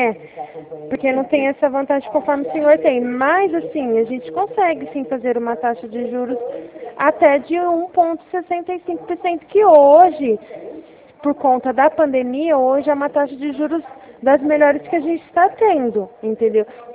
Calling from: Ribeirão Preto, São Paulo, Brazil; Eu falo da cidade de Ribeirão Preto

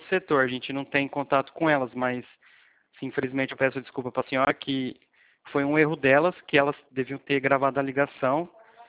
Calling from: Presidente Prudente, São Paulo, Brazil; De Presidente Prudente, interior de São Paulo.

